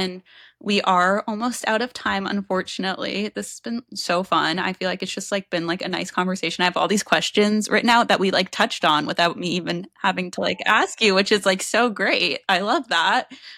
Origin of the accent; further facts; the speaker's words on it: Boston, Massachusetts, United States; Not, I'm from Boston. We're good.